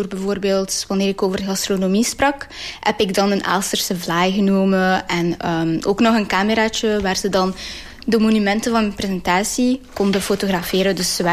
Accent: Sicily, Italy; now in Geraardsbergen, Belgium; ik ben Italiaans van Sicilië. En ik woon hier in Geraasbergen met mijn oudere zus en mijn oudere broer.

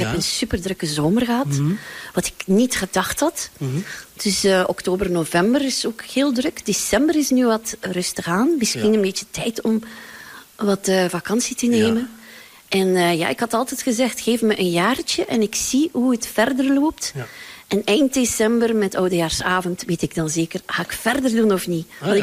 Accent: Meulebeke, Flanders, Belgium; ik ben van Meulebeke.

